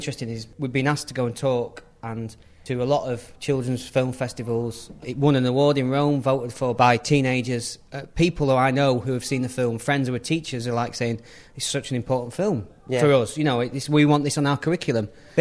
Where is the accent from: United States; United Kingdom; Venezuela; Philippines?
United Kingdom; Sheffield, Yorkshire and the Humber; I'm doing my hometown, Sheffield